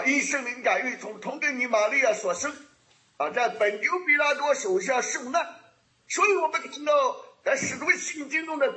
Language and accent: Chinese; China; 我们中国人啊重视关系啊，但是啊我们中国的教会啊往往变成了宗教组织啊